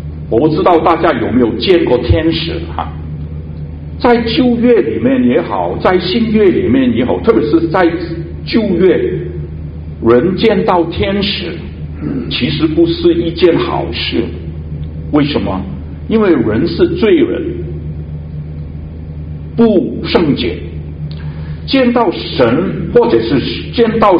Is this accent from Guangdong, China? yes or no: yes; Guangdong, China; 就是我们广东人就说，就想到头都大了